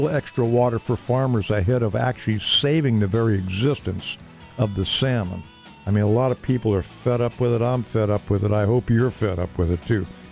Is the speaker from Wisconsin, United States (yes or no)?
no; California, United States; I mean, I grew up on the American River, and for years and years and years, we see the salmon spawning and go over the next day and there's no water.